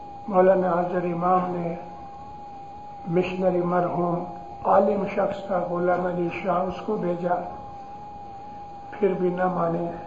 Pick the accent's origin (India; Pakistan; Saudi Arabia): India; Amritsar, Punjab; born there; آج میری خود 86 برس کی عمر ہو گئی, میں امرتسر پیدا ہوا ہوں, میں پنجاب ساری گھوما ہوں, پنجاب کو جانتا بھی ہوں.